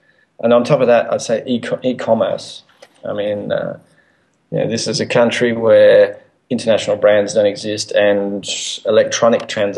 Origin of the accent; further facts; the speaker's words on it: Australia; No, I'm Australian, so we dropped out about last night, didn't we?